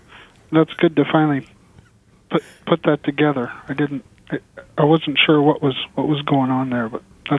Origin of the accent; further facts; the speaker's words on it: Barrow, Alaska, United States; now in Anchorage, United States; I'm actually here in Anchorage. I'm from Barrow.